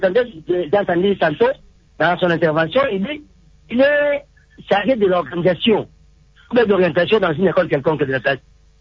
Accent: Mbandaka, Équateur, DR Congo; mais particulièrement ici chez nous en Mandaka

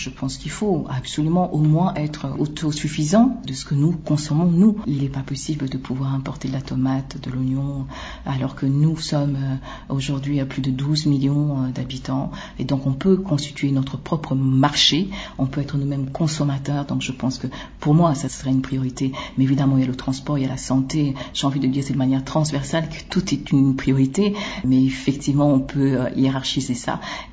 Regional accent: DR Congo; je suis du Grand Congo, bah, c'est la République démocratique du Congo

